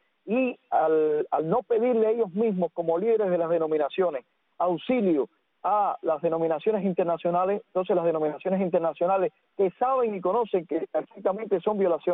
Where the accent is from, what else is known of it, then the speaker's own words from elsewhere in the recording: Cuba; nosotros como cubanos